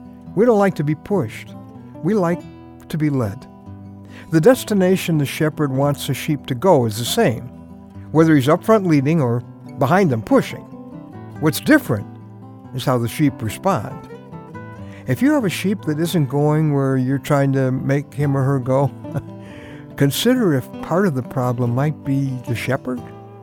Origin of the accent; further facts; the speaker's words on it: Chicago, Illinois, United States; which puts City Boy here at a distinct disadvantage. I grew up in Chicago. We didn't have them there.